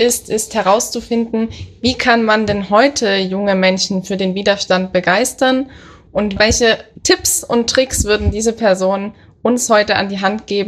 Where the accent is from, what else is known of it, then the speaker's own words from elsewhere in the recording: Dresden, Saxony, Germany; ich komme aus Dresden.